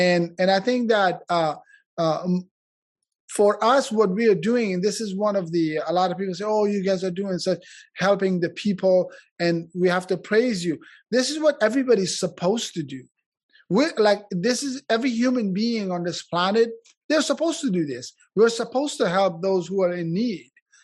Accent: Afghanistan; I grew up in Afghanistan, and I grew up during war most of my life.

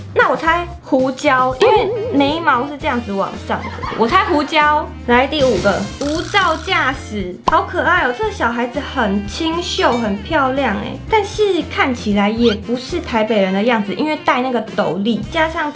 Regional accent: Belgium; 所以我小时候是在比利时长大的，我以前还会法语，然后现在忘光了

